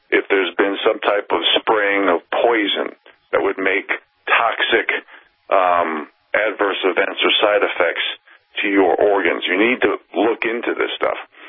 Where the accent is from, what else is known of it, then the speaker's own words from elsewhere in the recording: New York City, New York, United States; moved away as an adult; now in Montana, United States; I was born and raised in the metropolitan area of New York City. I was born in Jamaica, Queens. I left there at 26 years old because I wanted to come to Montana and live this lifestyle.